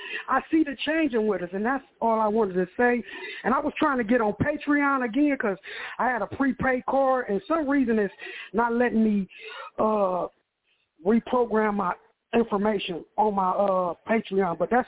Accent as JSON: {"language": "English", "country": "United States", "said": "I'm from the United States of America. I went to the GOCC church in Las Vegas"}